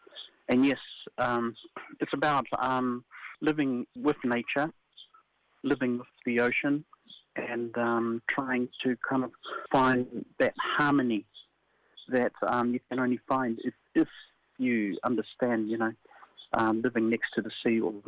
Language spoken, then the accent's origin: English; Niue; born there; also born or lived in New Zealand; I'm an artist, painter, drawer, and poet. And I was born in Niue, but I've been living in New Zealand for most of my adult life, and I moved back to Niue 8 years ago.